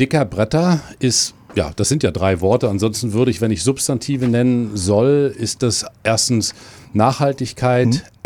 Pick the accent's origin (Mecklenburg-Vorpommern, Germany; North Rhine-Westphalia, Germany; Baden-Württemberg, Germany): Mecklenburg-Vorpommern, Germany; Tribsees; now in Darß, Germany; Zu Rostock habe ich traditionell viele Verbindungen, bin ja in der Nähe geboren, groß geworden, also in Triebsee groß geworden, wohne jetzt auf dem Darß.